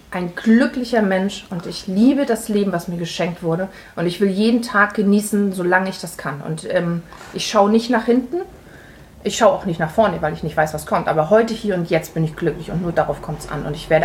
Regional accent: Germany; ich bin in der DDR aufgewachsen unter sehr strengen Regeln, muss ich sagen.

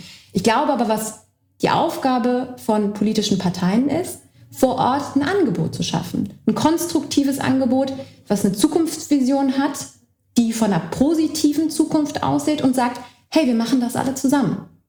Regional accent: Berlin, Germany; Ich bin in Berlin aufgewachsen und für mich war Ost-West nie ein Thema, bis ich aus Berlin weggezogen bin

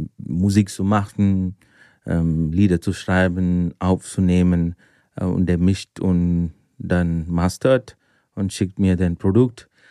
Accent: India; born there; German is a second language; Ich bin in Indien geboren, in einer katholischen Familie. Viele wissen nicht, da gibt es Christen seit 1. Jahrhundert in Indien. Und ich bin 44 Jahre alt.

